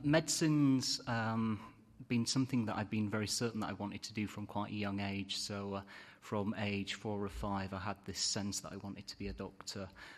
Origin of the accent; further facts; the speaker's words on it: United Kingdom; As my accent and my self-deprecating humour is probably already betrayed, I'm originally British. After graduating from Anglican, I went to Manchester and studied medicine.